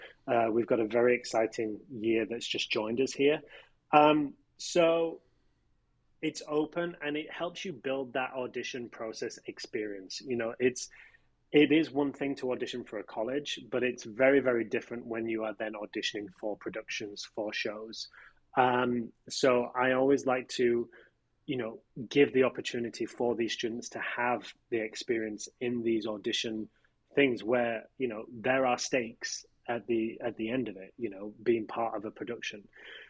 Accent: England, United Kingdom; Growing up in England

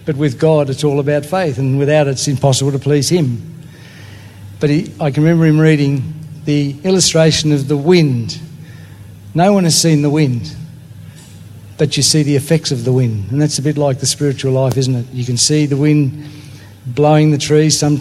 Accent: Tasmania, Australia; now in Devonport, Australia; because we come from Tasmania. That's that warm place down south, and Lynn and I live in Devonport where the ship comes in, actually

